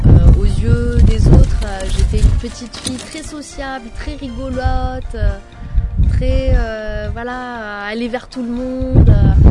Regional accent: Paris, Île-de-France, France; born there; j'ai 32 ans, je suis née à Paris 20e, d'une famille syrienne. Mes parents sont arrivés en France pour les études de mon père.

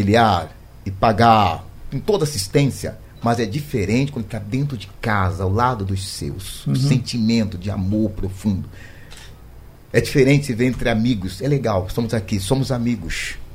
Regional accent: Rio de Janeiro, Brazil; Eu sou do Rio de Janeiro.

